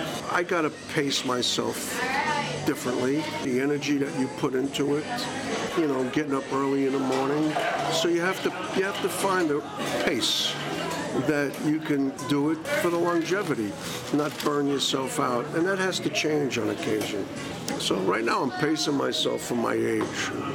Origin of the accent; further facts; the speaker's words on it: New York, United States; You know, it's just like growing up in New York, street thing.